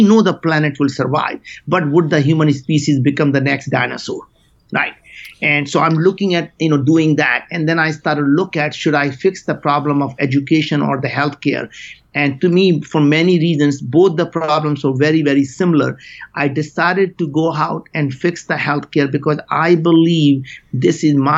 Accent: India; moved away; I came to this country with absolutely nothing. I grew up in India.

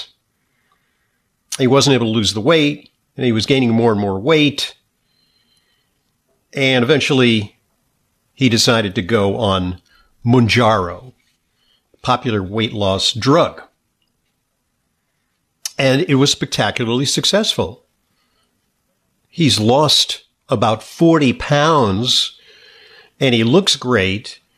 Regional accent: New York City, New York, United States; So in terms of live radio, we went dark for over a decade in my hometown of New York City.

